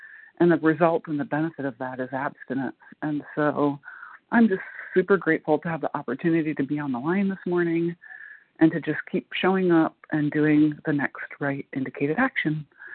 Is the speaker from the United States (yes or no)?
yes; Muncie, Indiana, United States; I'm from Muncie, Indiana